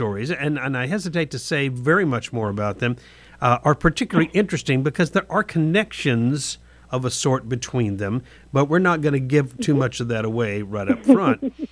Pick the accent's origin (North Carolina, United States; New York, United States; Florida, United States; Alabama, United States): Florida, United States; Daytona Beach; only two states up from where I grew up in Daytona Beach